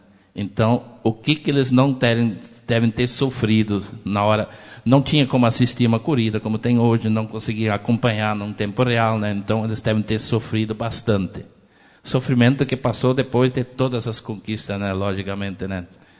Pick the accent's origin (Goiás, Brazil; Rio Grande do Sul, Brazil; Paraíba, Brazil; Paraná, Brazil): Rio Grande do Sul, Brazil; Jaboticaba; meu conterrâneo Milton Becker, né? Saímos lá de Jaboticaba, né?